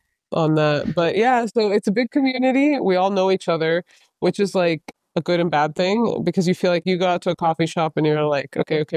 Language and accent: English; St. Petersburg, Florida, United States; I was born in St. Pete, grew up between St. Pete and Tampa. So I've been in the Tampa Bay area my entire life.